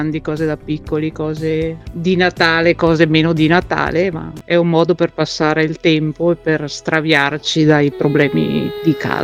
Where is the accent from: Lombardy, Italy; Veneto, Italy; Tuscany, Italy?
Veneto, Italy; Santa Giustina; Di Santa Giustina.